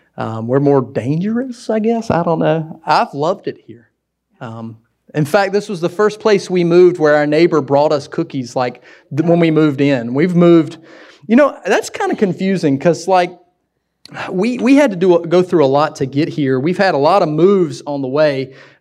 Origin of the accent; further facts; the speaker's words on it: Wilson, North Carolina, United States; I wanted to get really far away from Wilson. I grew up in Wilson, y'all. I thought, man, I'm going to get out of North Carolina.